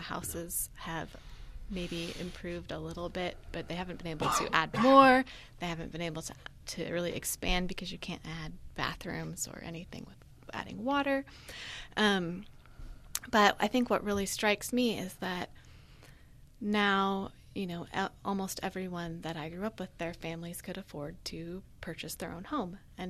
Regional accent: Los Osos, California, United States; I grew up in Los Osos. My parents still are there.

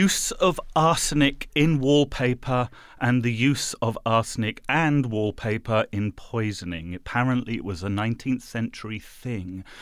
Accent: East of England, United Kingdom; accent: Cockney; I grew up about 20 miles east of London, so kind of Cockney overspill.

